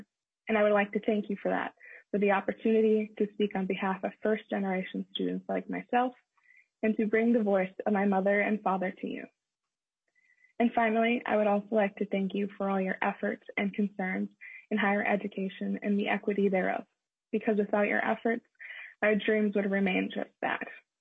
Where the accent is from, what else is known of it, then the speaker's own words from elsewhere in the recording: Everly, Minnesota, United States; I was raised in Everly, Minnesota with two hardworking parents and two younger sisters, one aged 12 and the other 16.